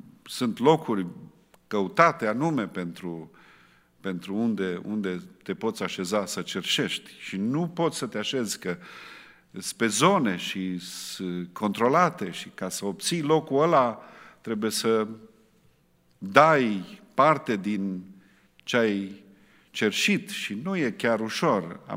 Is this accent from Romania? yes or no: yes; Romania; a, sunteți români? Da, suntem români și suntem în vizită.